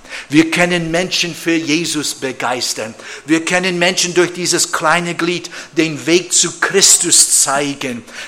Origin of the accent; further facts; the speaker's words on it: Canada; German is a second language; Oder bei uns in Kanada, in BC oder in Alberta